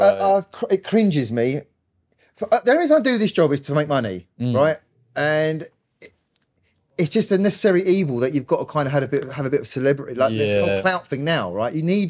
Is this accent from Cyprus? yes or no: yes; Cyprus; Well, I'm Greek Cypriot from Cyprus.